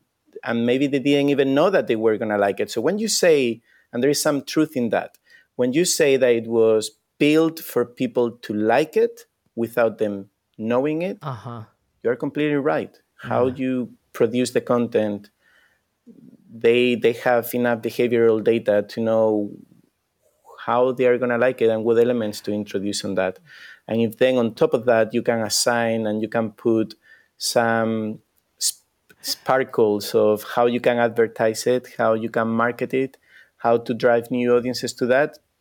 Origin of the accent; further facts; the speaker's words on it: Spain; English is a second language; I'm a Formula One fan. I come from Spain.